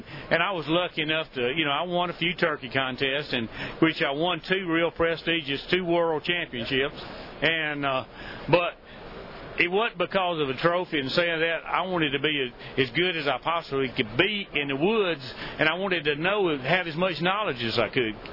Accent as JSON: {"language": "English", "region": "Alabama", "country": "United States", "said": "and of course I'm from Alabama"}